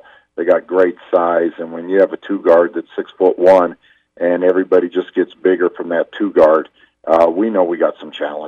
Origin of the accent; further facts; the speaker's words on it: Rock Springs, Wyoming, United States; Gerald and I grew up in Rock Springs in the 70s